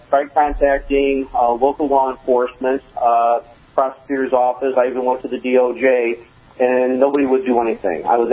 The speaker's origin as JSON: {"language": "English", "town": "Detroit", "region": "Michigan", "country": "United States", "tie": "born or raised there", "said": "born and raised in Detroit and the suburbs of, and graduated from Farmington High School."}